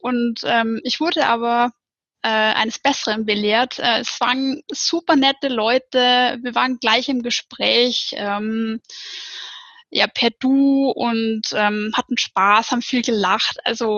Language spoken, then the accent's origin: German; Bavaria, Germany; ich bin 31 Jahre alt, ich komme aus Bayern, aus Oberbayern, aus der Nähe vom Ammersee.